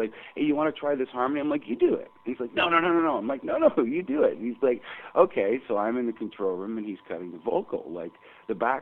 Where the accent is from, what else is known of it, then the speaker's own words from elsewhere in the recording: Canada; I love Canada, man. I love being a Canadian. I love this space and the great white north.